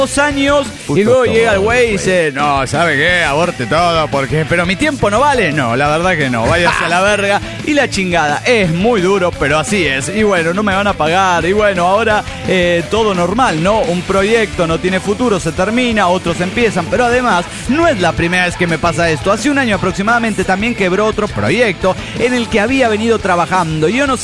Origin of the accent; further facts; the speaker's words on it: Peru; porque yo vivía en Perú, recuerdo, soy nativa de allá.